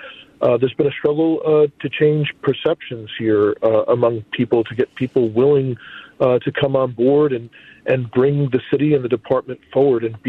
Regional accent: Newark, New Jersey, United States; obviously I'm from Newark

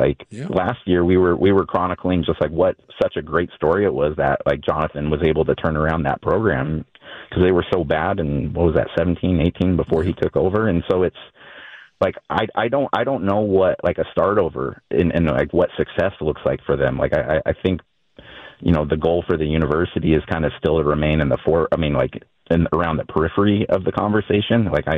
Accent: Alaska, United States; Like I grew up in Alaska, and that was kind of like the closest regional thing.

